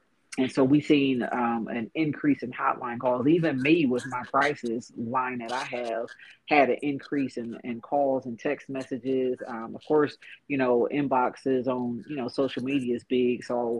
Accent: Akron, Ohio, United States; My home community is in Akron, Ohio. So I was born and raised in Akron, Ohio.

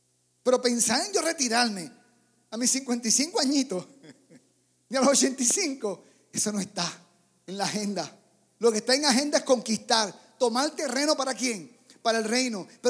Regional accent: Puerto Rico; El miedo me lo quitaron a golpes en el barrio donde me crié, en Puerto Rico.

